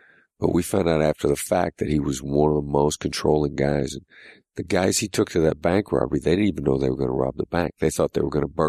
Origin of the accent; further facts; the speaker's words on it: Mount Pleasant, Iowa, United States; No, I'm from Mount Pleasant, Iowa.